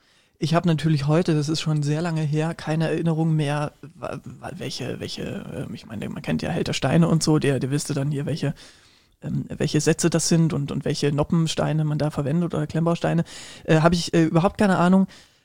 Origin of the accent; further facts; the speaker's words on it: Leipzig, Saxony, Germany; Ich arbeite seit 2019 mittlerweile als Stadtführer in meiner Heimatstadt